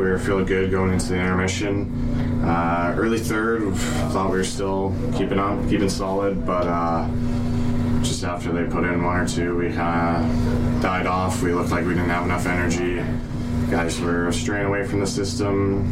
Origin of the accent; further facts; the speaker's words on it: Port Moody, British Columbia, Canada; My hometown, Port Moody.